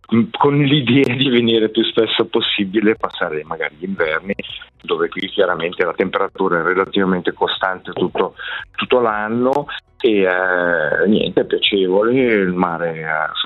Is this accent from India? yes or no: no; Ticino, Switzerland; moved away as an adult; now in Cape Verde; io sono un ticinese, diciamo direi medio, sono trasferito a Capoverde dopo una carriera militare professionale.